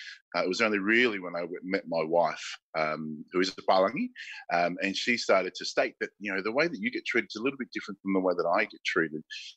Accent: Melbourne, Victoria, Australia; I love Australia. I love Melbourne. I love being an Aussie.

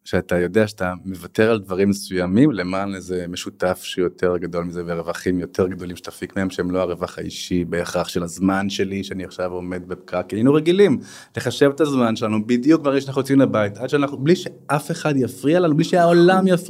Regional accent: Jerusalem, Jerusalem District, Israel; תחשבי גם מה זה עושה לנו כירושלמים

